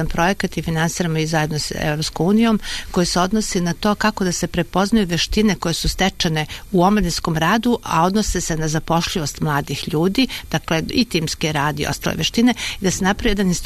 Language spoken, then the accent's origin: Serbian; Serbia; kod nas u Srbiji